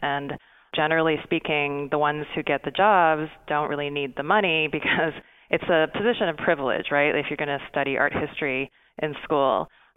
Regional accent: Vancouver, British Columbia, Canada; I grew up in Vancouver, Canada.

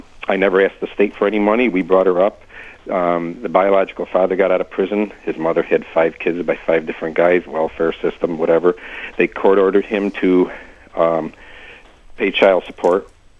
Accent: Bradenton, Florida, United States; I'm from Bradenton, but my case was in Miami

